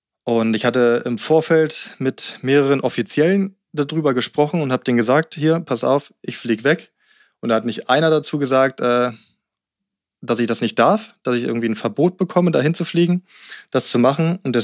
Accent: Berlin, Germany; also born or lived in Rangsdorf; Ich bin zwar in Berlin aufgewachsen, bis ich 9 war und dann sind wir aufs Land gezogen, auch Rand Berlin dann in Rangsdorf.

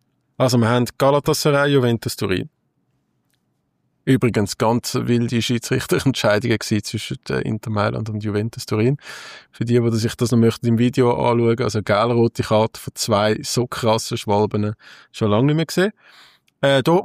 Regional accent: Zurich, Switzerland; Ich kenne mich nicht aus mit Fasnacht. Ich bin Zürcher.

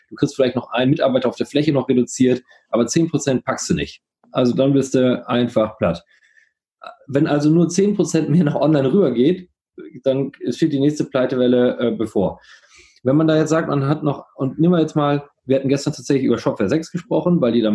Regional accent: Coesfeld, North Rhine-Westphalia, Germany; Ab jetzt, auch für kleine Städte wie, ich komme ja aus Coesfeld, kannst du auch da wohnen bleiben

